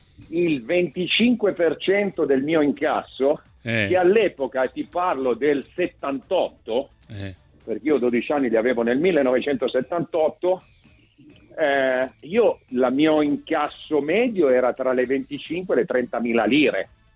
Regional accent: Milan, Lombardy, Italy; io poi che sono di Milano, figlio di milanesi e nipote di milanesi

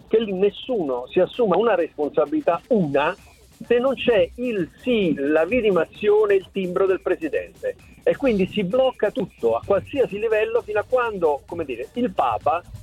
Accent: Naples, Campania, Italy; Io vorrei trattare da napoletano Napoli come una città normale

